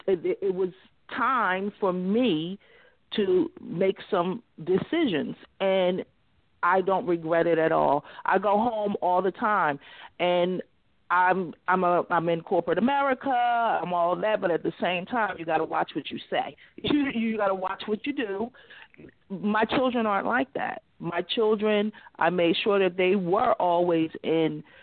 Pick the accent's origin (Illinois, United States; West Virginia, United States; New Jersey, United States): New Jersey, United States; Atlantic City; I grew up in Atlantic City, New Jersey.